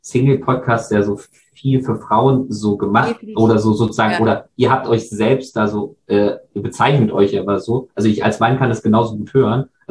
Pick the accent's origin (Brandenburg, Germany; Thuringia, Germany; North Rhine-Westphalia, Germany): Brandenburg, Germany; Potsdam; Ich bin in Potsdam aufgewachsen, ja, oder rund um Potsdam